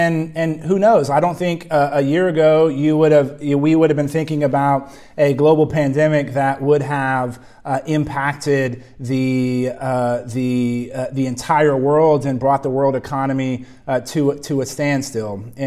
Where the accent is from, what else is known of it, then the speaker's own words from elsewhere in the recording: San Antonio, Texas, United States; When I look at where I grew up in San Antonio and my experiences at Texas A&M and growing up in Texas